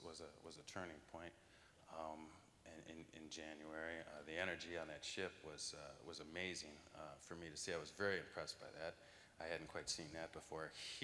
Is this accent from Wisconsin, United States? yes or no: yes; Janesville, Wisconsin, United States; I'm from Janesville, Wisconsin, which is just a couple hours from here.